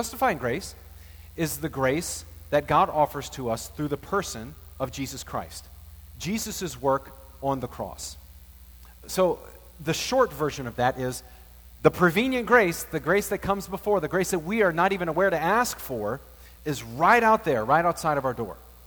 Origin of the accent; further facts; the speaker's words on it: Slidell, Louisiana, United States; sayings from my pastor that I grew up with in First Methodist in Slidell